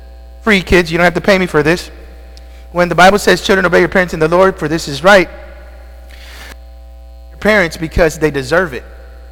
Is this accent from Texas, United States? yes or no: yes; Texas, United States; I'm an American. On top of that, I'm a Texan.